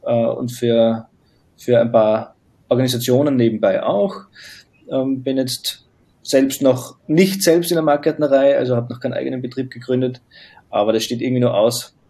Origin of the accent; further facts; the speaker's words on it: Graz, Styria, Austria; habe dort einen Facharbeiter gemacht bei uns in Graz in Österreich